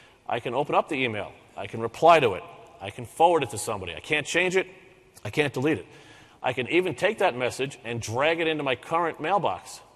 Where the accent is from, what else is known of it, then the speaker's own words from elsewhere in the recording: New York, United States; Since nobody here believes me, I'm from New York, so nobody's going to believe anything somebody from New York.